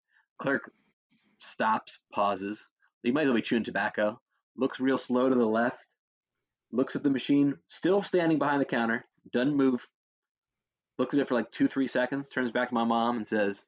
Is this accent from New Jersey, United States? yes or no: yes; New Jersey, United States; So I'm from New Jersey, and you're from the old line state, Maryland, right?